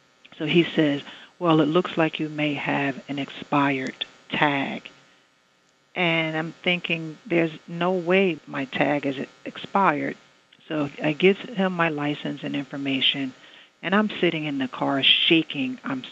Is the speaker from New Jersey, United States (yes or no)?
yes; New Jersey, United States; At this point, I like to interject that I'm born and raised in New Jersey, and right around the time when I'd moved down to Florida